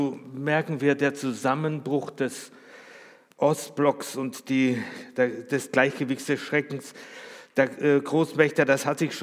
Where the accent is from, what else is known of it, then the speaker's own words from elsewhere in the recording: Austria; Ich, wie ihr vielleicht wisst von früher oder was, ich bin Österreicher, ne? Und ich habe in Österreich Wehrdienst verweigert.